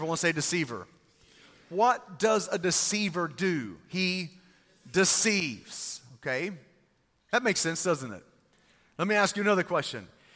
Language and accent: English; Texas, United States; That's kind of Texas Greek. For those of you that are wondering, I grew up in Texas and I can't really say it like a Greek person could.